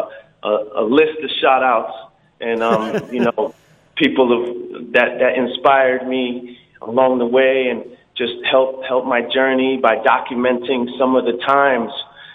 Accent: Livingston, New Jersey, United States; born there; now in Rahway, United States; Mike and I were born August 26, 1978, Livingston, New Jersey.

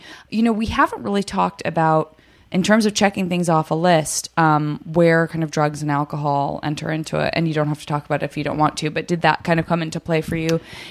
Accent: Tucson, Arizona, United States; You know, I'm from Tucson, and talk about nothing to do.

